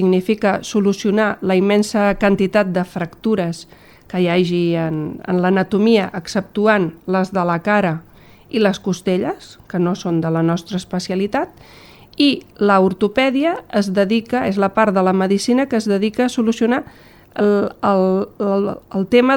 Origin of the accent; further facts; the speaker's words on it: Alcover, Catalonia, Spain; Per la gent d'Alcover mai seré la doctora